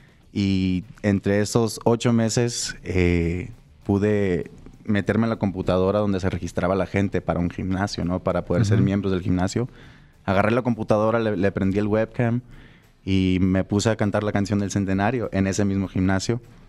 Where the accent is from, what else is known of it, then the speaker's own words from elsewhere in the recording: Tucson, Arizona, United States; born there; de padres mexicanos. Mi papá es originario de Canelas, Durango. Mi mamá es Asa de Sonora. Nací en los Estados Unidos, pero desde un principio siempre se me inculcó la música mexicana.